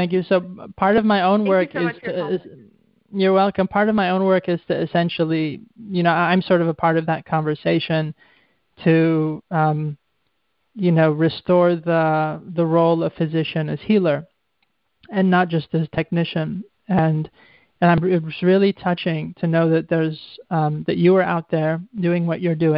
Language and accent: English; Oakland, California, United States; I'm from Oakland.